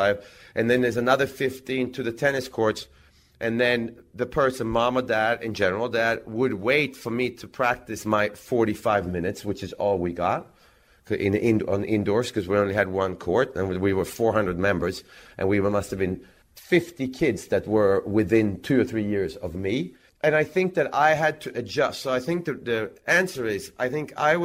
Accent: Växjö, Kronoberg County, Sweden; I was doing clinics for kids in Växjö, in my hometown.

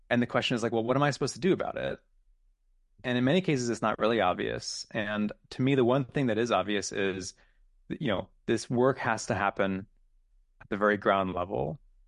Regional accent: Akron, Ohio, United States; Being in Ohio, I grew up in Akron, 400,000 people. I was what that Midwestern kid who dreamed of the big city.

